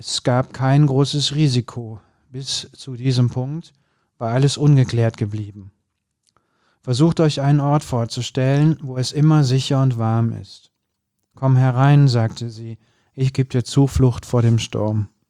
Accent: North Rhine-Westphalia, Germany; Ich bin ja im Bergischen Land groß geworden, am Ende der Welt, um nicht arisch zu sagen.

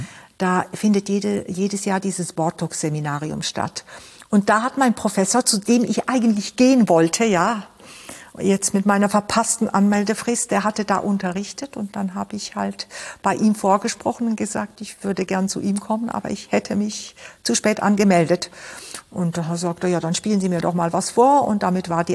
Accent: Switzerland; born there; meine Eltern sind beide aus Ungarn gekommen in 1956. Ich bin zwar schon in der Schweiz geboren, aber ich habe natürlich ungarische Wurzeln.

